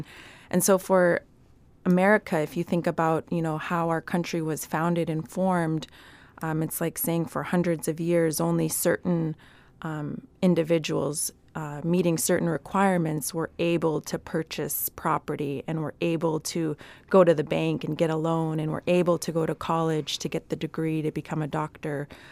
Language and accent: English; Bethel, Alaska, United States; now in Anchorage, United States; I said, hello … I was born and raised out in Mamtereitlak in Bethel, Alaska, and I work currently as the Alaska Native Policy Center Director at First Alaskans Institute here in Anchorage.